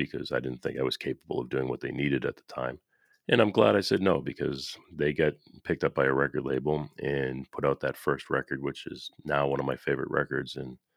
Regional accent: Boston, Massachusetts, United States; also born or lived in New York / Orlando; now in Nashville, United States; I mean, I was born and raised in Boston and I worked in New York before moving to Nashville.

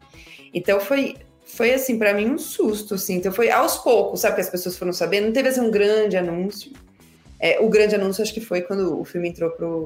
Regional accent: Brazil; Eu, que sou do Brasil

